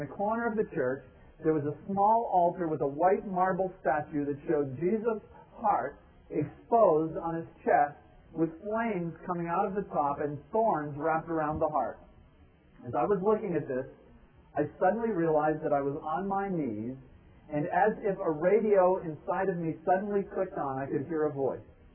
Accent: Charleston, South Carolina, United States; You have to understand that we're from Charleston, South Carolina, my husband an Episcopalian, I'm a Catholic, and our response was, we are not Baptists.

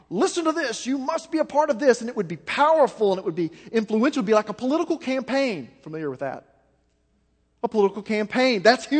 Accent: Memphis, Tennessee, United States; Well, sorry, I'm from Memphis.

